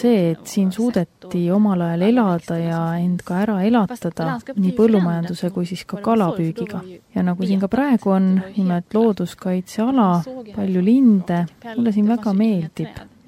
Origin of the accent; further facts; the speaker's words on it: Stockholm County, Sweden; Ruuslaagenis, kust mina pärit olen, seal ei ole ju harv nähtus see, et on Eesti rootslasi seal, kes elavad.